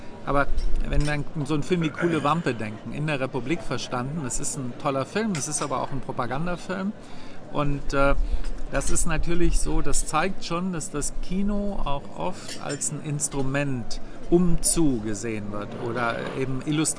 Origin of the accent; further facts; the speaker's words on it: Germany; Das müssten wir uns ja fragen als Deutsche.